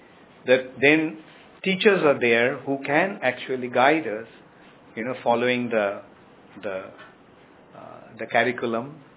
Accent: India; I was in Europe. I'm Indian. I'm born Indian. I was in Europe

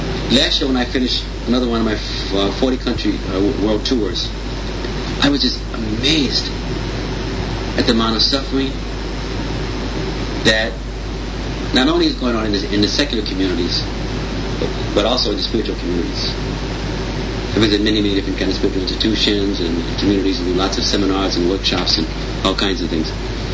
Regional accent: United States; Before I start working more in America, I'm American, but before I start doing more things here, and I'm just gradually getting back into America

